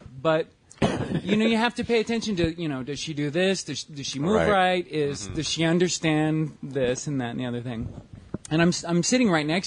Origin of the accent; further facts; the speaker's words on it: Phoenix, Arizona, United States; now in Los Angeles, United States; But when I moved to Los Angeles, all of a sudden I was … from Los Angeles, not from Phoenix.